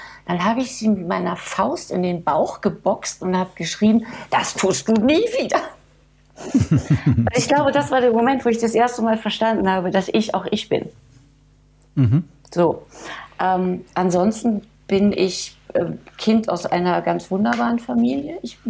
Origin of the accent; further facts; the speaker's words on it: Munich, Bavaria, Germany; now in Lower Saxony, Germany; weil ich habe in München ja Dialekt gesprochen und das dann im tiefsten Niedersachsen.